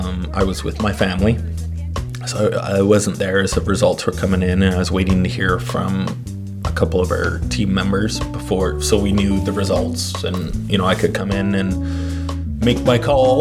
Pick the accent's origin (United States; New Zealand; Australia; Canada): Canada; I mean, we're Canadian, we're polite, we're kind, right?